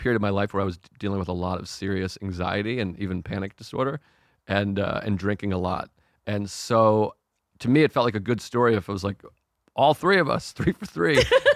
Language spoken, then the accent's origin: English; East Coast, United States; I'm from the East Coast, but the West Coast is the better coast.